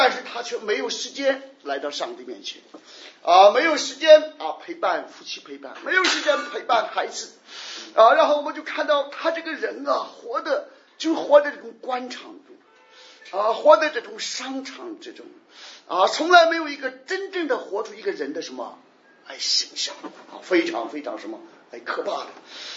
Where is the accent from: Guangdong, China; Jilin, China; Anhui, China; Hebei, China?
Guangdong, China; 我们广东人比较爱财啊，